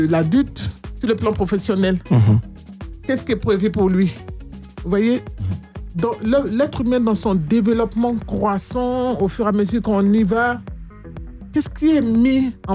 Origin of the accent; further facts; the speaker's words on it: Côte d’Ivoire; also born or lived in France; J'ai fait un peu ma scolarité en Côte d'Ivoire.